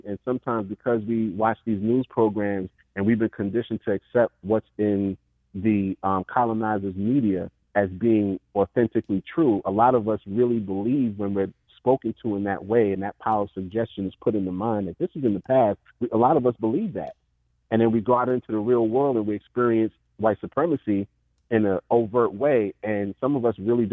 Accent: New York City, New York, United States; I'm from New York, so I can speak from New York City and the surrounding area. There's parts of Jersey that are like that. I live in Jersey now

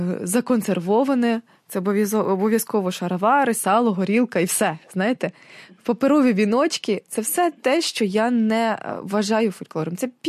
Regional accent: Kyiv, Ukraine; Я з Києва, причому я корінна київ'янка.

